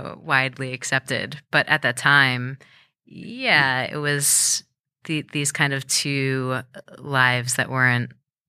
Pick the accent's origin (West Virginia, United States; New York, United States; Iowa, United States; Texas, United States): New York, United States; So I didn't really, actually, truth be told, I've never lived anywhere but New York.